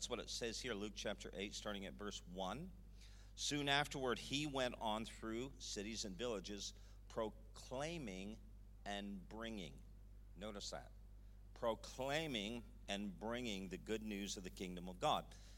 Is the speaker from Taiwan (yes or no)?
no; Toronto, Ontario, Canada; Where we are from, born and raised in Toronto, Canada, same thing. Canada is a nation of nations.